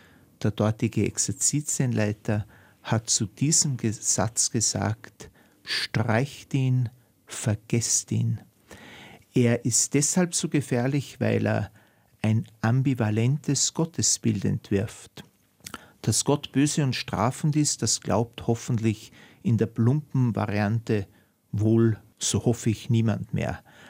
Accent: Austria; born there; Ich bin in diesem Team der einzige gebürtige Österreicher, was mich tatsächlich freut.

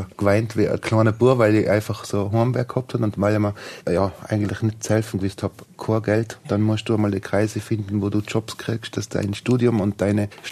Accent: Tyrol, Austria; ich fliege heim, Innsbruck, das ist in meiner Heimat

